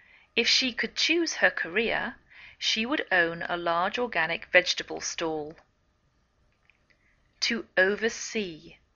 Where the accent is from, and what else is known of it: England, United Kingdom; now in United States